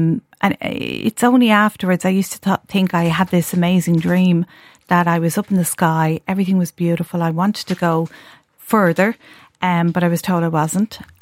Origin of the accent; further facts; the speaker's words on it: Dublin, Leinster, Ireland; growing up in Dublin in the 1970s